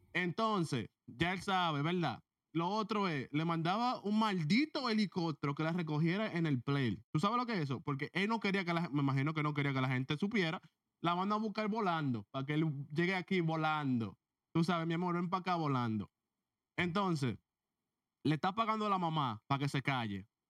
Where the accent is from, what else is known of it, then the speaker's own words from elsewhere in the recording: Dominican Republic; Juanca está ahí, que es dominicano, yo soy dominicano